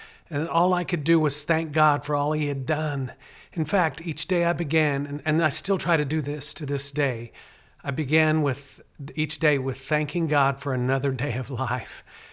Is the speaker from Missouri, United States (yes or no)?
no; Boynton, Oklahoma, United States; the farm I grew up on in Boynton, Oklahoma, which is a two-hour drive from Oklahoma City.